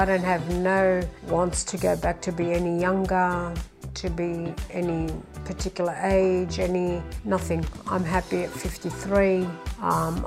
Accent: Rhodes, South Aegean, Greece; now in Australia; In Greece, so I'm from Rhodes. Mm-hmm. I was born in Rhodes, so I have to say that's my favourite

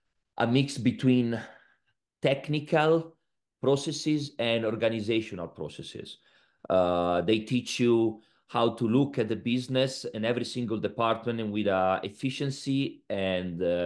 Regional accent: Bologna, Emilia-Romagna, Italy; And growing up in Bologna, of course, for me

